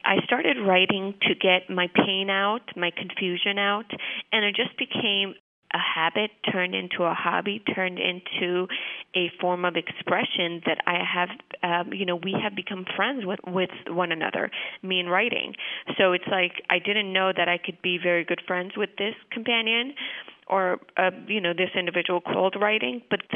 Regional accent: Brooklyn, New York, United States; I grew up in Brooklyn, and I saw everything with, pizzas and egg rolls living in Brooklyn, and I grew up in a Jewish-Italian neighborhood.

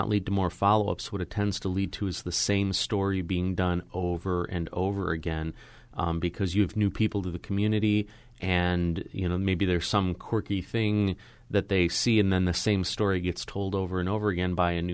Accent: Chicago, Illinois, United States; I grew up in the Chicago area, and I remember Ray Rayner

